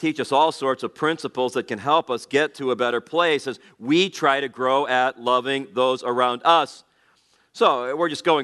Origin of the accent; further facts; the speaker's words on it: Gary, Indiana, United States; Now, understand, I'm from Gary.